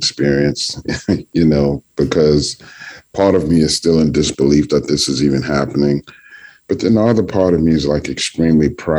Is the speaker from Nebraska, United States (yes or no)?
no; New Orleans, Louisiana, United States; You know, I experienced that growing up in New Orleans.